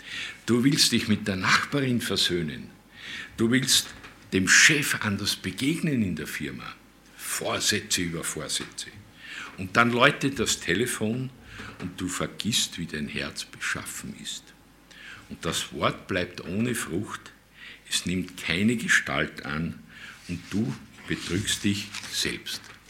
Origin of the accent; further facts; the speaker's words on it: Linz, Upper Austria, Austria; und da sehen wir Oberösterreicher, ich komme ja aus Linz und Linz hat diesen Spracheinschlag aus Bayern.